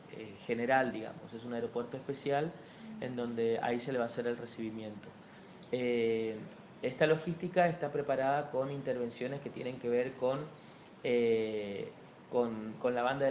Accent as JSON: {"language": "Spanish", "country": "Argentina", "said": "yo, siendo argentino, con mis raíces paraguayas, porque tengo mis padres que son paraguayos"}